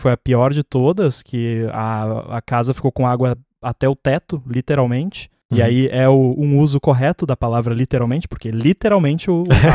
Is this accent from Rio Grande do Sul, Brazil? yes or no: yes; Rio Grande do Sul, Brazil; lá na minha cidade no Rio Grande do Sul rolou muita enchente